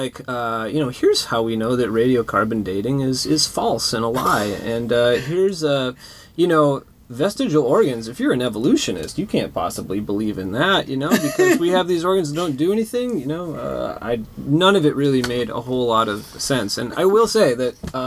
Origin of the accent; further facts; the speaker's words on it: Washington, United States; Oh, I grew up in Washington State.